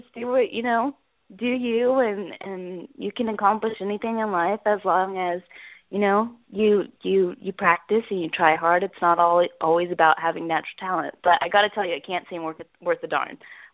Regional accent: Dallas, Texas, United States; Growing up in Dallas, I attended all Catholic schools pretty much, except for, like, I switched off going to a public school in the midst of my high school years during my sophomore and junior year.

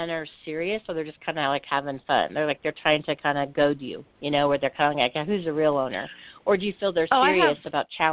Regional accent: Midwest, United States; and I'm from the Midwest

